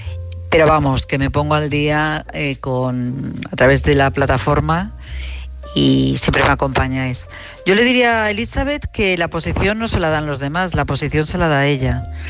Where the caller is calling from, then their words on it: Madrid, Community of Madrid, Spain; de Madrid